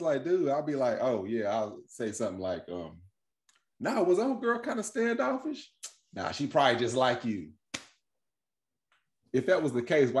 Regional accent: Kentucky, United States; I'm from Kentucky. Both southern places. Southern women are aggressive.

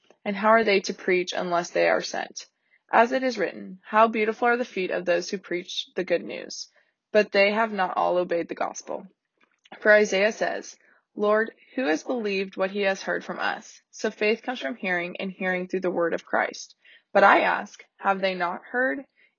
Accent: San Antonio, Texas, United States; I'm a junior from San Antonio, Texas.

